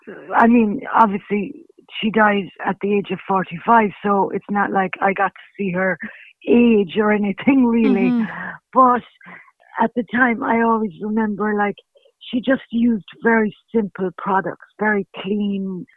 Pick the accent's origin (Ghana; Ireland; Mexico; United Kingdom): Ireland; Killarney, County Kerry; I grew up in Killarney, in New Street, in business myself. My parents owned a hotel.